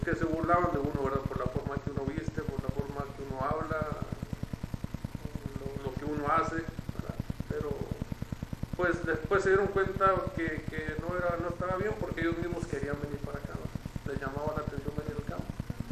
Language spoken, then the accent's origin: Spanish; Baja California, Mexico; la crecí en la zona rural, entonces más bien a mí me llamaba más la atención venirme para mi pueblo